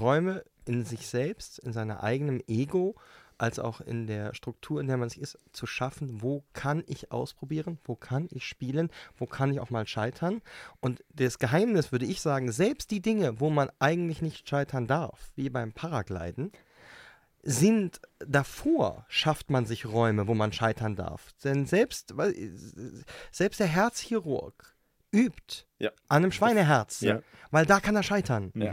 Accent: Germany; Und ich sage es als Deutscher, ich krieg einen Cappuccino, ist auch in Deutschland unhöflich.

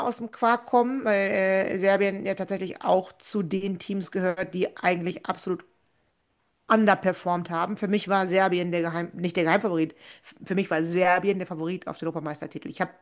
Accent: Germany; In meinem Herzen bin ich Deutsche.

